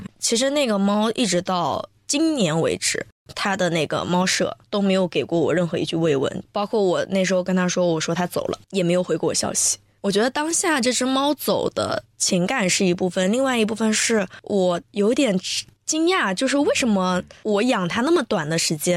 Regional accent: Guangdong, China; now in Shanghai, China; 我广东的，我们广东那边就是，如果你想要找到一个东西源头，那就是去批发市场的。

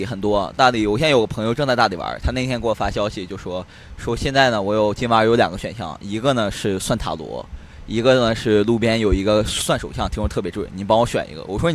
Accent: Northeast China, China; 我是东北人，

